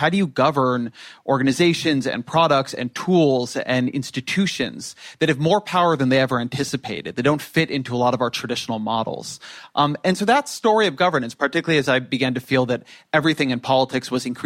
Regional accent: Irvine, California, United States; now in Washington, United States; I'm from California. I'm from Irvine, California. I've been in D.C. for 15 years.

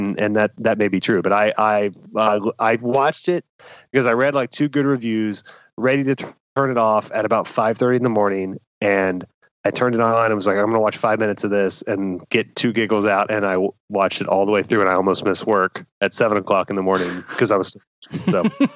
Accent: Buffalo, New York, United States; moved away as an adult; now in Los Angeles, United States; And I went to college at UCLA. So I moved across the country from Buffalo, New York to Westwood, to LA.

